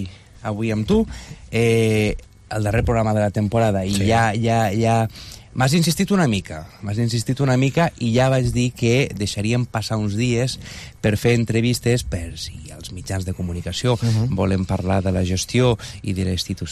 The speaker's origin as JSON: {"language": "Catalan", "town": "Salou", "region": "Catalonia", "country": "Spain", "tie": "born or raised there", "also_born_or_lived": "Córdoba", "said": "I des de molt petit, llavors, jo vaig passar tota la meva infància i adolescència a Salou. A Salou, el meu pare era, treballava d'enginyer en una empresa i el van traslladar a Salou. I de Salou, als 18 anys"}